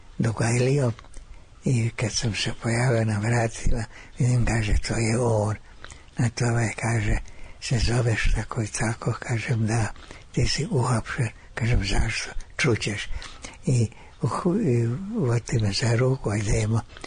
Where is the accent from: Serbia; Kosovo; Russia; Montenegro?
Serbia; Novi Kneževac, Vojvodina; Rođen sam u Novom Kneževcu. To je najsevernija varošica u Banatu, nedaleko mađarske granice i rumunske granice. Tu je tromeđe između te tri zemlje. Tu sam išao u osnovnu školu.